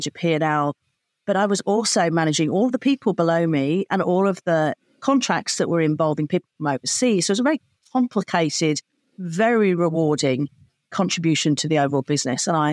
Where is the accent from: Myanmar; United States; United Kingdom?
United Kingdom; Birmingham, West Midlands; One, I'm from Birmingham. And so, you know, I don't know if you know many Brummies, but we just jump in and we get on with it.